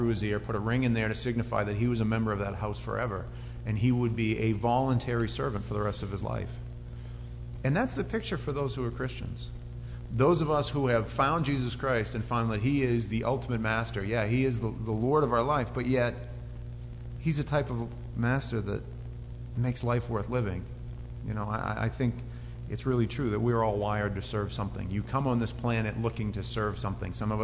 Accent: Maine, United States; And I was from Maine. I grew up in Maine, and then I remember moving down there.

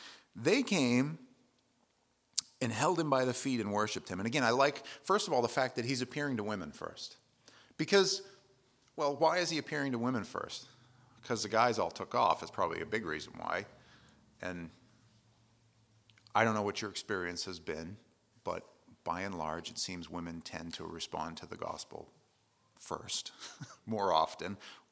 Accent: Maine, United States; We're from Maine.

